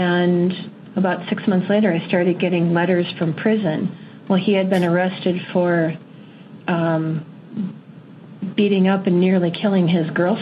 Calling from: Minnesota, United States; I'm calling from Minnesota.

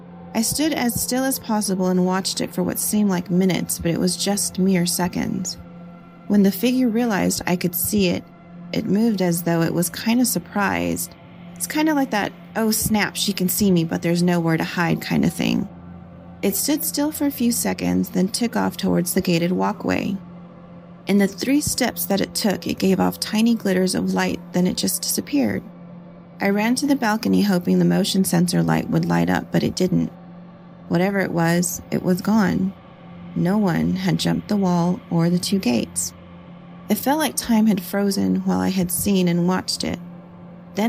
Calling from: Nevada, United States; I am calling from Nevada, and this happened back in 2019.

